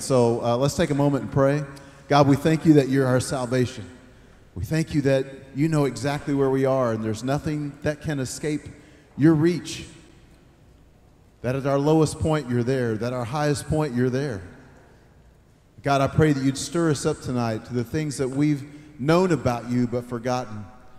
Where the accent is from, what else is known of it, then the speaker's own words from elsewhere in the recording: Oklahoma, United States; I'm from Oklahoma.